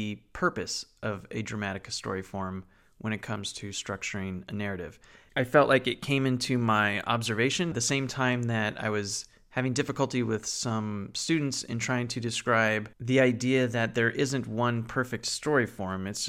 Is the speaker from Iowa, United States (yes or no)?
no; California, United States; Sorry, I grew up in Southern California. That's how I believed it was pronounced.